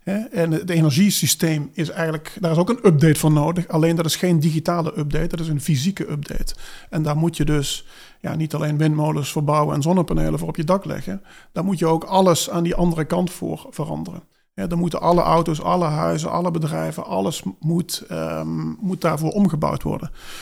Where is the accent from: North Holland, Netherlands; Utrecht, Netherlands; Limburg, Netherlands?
Limburg, Netherlands; Ik was afgestudeerd bij een softwarebedrijf in Venlo. Dus wel even terug naar de provincie waar ik vandaan kwam.